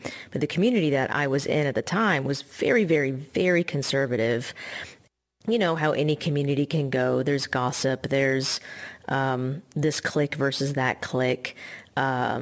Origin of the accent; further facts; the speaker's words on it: Austin, Texas, United States; accent: southern twang; I was born in Austin, lived all over Texas. I'm half Palestinian, half white. The white side of me is pretty southern, if you can't tell by the little bit of twang in my accent.